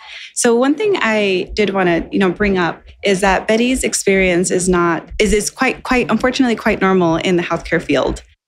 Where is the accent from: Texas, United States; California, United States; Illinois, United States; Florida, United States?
California, United States; Los Angeles; born there; I was born in Los Angeles. I'm a Latina American.